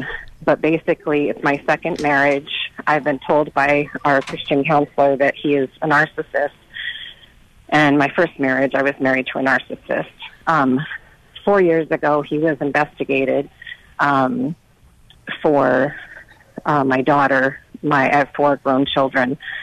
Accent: New England, United States; We were in California at the time, and I'm from New England

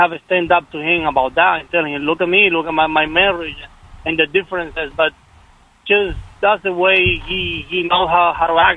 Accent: Cuba; moved away as an adult; And I came when I was 20, and from those 20 years in Cuba, there was a lot of verbal abuse and physical abuse between my parents

